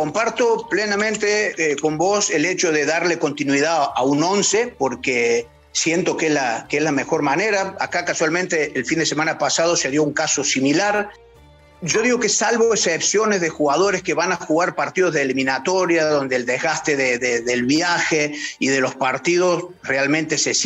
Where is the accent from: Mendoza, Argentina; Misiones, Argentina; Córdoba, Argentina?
Córdoba, Argentina; accent: Cordobés; Sí, no pronunciamos tanto las ceces como los porteños. Sí. Es una tonada más alargadita, sí.